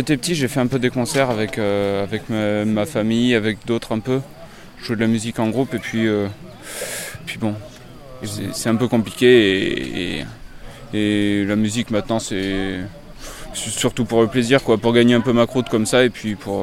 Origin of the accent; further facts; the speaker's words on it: Aspremont, Provence-Alpes-Côte d'Azur, France; Ouais, je suis de Aspremont.